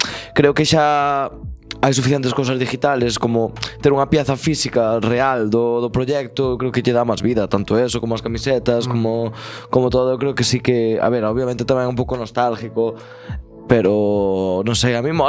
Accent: Xinzo de Limia, Galicia, Spain; eu son de Xinzo, pero meus pais son de Perrelos e de Folgoso, que son dous pueblos do concello de Sarreaus, que xusto están separados polo monte.

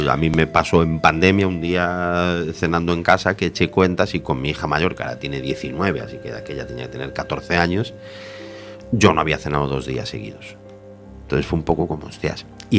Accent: Argentina; now in Spain; A ver, yo ahí, que soy argentino, sí.

